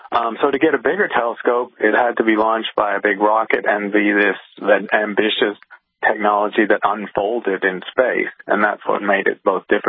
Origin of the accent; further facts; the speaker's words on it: United Kingdom; I grew up in Britain, which doesn't have a lot of starry skies